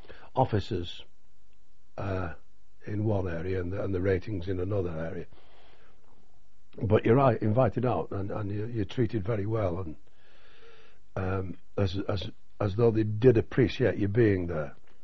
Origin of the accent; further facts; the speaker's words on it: United Kingdom; we're British